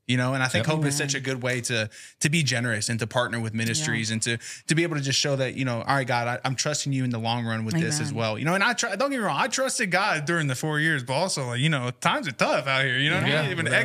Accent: Florida, United States; Yeah, you got me. I'm from Florida too.

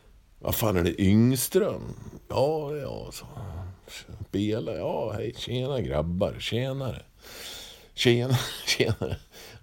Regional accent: Västmanland County, Sweden; Och jag är västmanlänning, så det kallas ju att vara rumpmas nästan.

